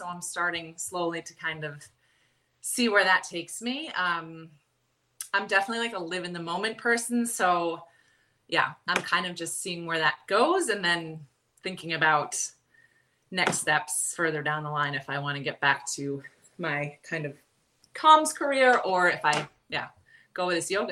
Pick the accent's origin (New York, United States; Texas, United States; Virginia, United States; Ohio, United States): New York, United States; also born or lived in London; now in Copenhagen, Denmark; We lived in London before Copenhagen, but I grew up in New York. So just outside the suburbs, or in the suburbs, just outside the city, where I'm talking to you now from.